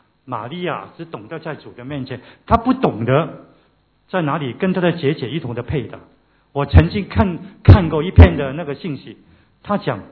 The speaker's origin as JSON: {"language": "Chinese", "region": "Guangdong", "country": "China", "said": "我们广东人有一句话"}